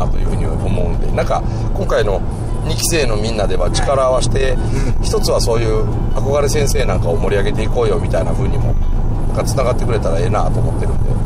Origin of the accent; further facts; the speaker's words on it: Osugidani, Mie, Japan; 第1期は1校は僕の地元の大杉谷でこの自然との対話というかね